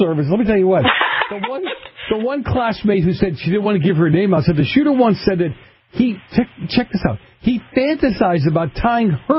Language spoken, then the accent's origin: English; Boston, Massachusetts, United States; No, I grew up in Boston in the 70s, heavy mafia influence.